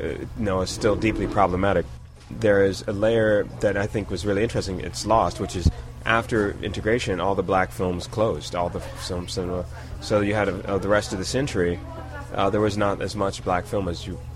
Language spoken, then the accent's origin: English; Washington, District of Columbia, United States; I grew up in Washington, D.C., mainly between DuPont Circle, which is where our family had a business, and up in an area called Shepherd Park, off of Rock Creek Park.